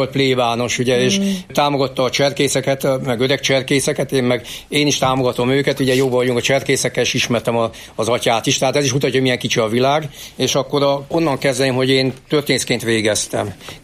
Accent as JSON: {"language": "Hungarian", "town": "Miskolc", "region": "Borsod-Abaúj-Zemplén", "country": "Hungary", "tie": "born there", "said": "én már Miskolcon születem, tehát én miskolci vagyok. Mint képviselő úr is ugye Miskolc képviselő, tehát én is született miskolci vagyok, de a fele múltam az Torna Szent Jakabhoz között, édesanyám pedig viszlai"}